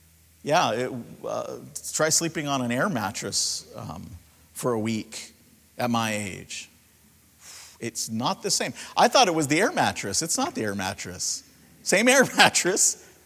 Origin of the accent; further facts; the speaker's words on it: Los Angeles, California, United States; now in Grand Rapids, United States; I'm from Los Angeles. Talk about a messed up society.